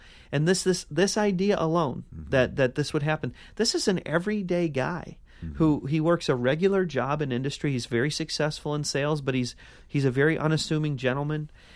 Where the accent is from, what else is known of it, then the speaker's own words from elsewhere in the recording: Cleveland, Ohio, United States; born there; now in Buffalo, United States; I'm from Cleveland, so I mean that yeah. with all sensitivity. Yeah. Like my city has been, my city of birth has been a punchline, mm-hmm. and my city of residence is a punchline, but not anymore.